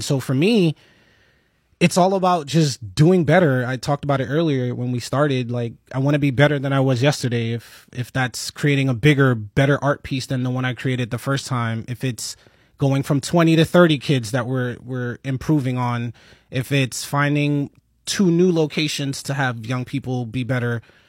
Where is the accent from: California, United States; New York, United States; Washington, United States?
New York, United States; the music that I was around growing up in New York, the graffiti that was on the walls.